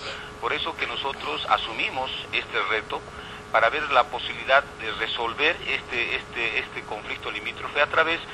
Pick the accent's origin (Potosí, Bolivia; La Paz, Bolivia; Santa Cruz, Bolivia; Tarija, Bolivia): Potosí, Bolivia; Soy acá de Potosí.